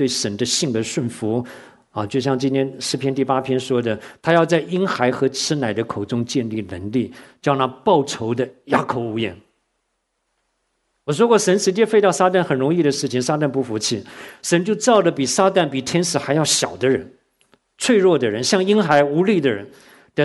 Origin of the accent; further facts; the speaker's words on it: Taiwan; now in United States; 我说像我从台湾来